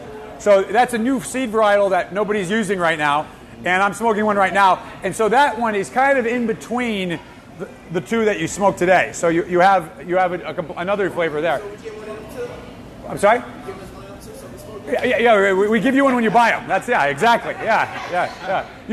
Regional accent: Massachusetts, United States; I'm from Mass.

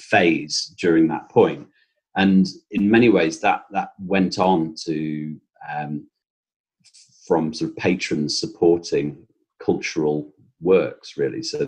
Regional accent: West Midlands, United Kingdom; now in Manchester, United Kingdom; Yes, well, I'm from Staffordshire originally, which is just south of Manchester. But myself and my wife both went to Manchester for university and have lived there or thereabouts for the last 20, 30 years.

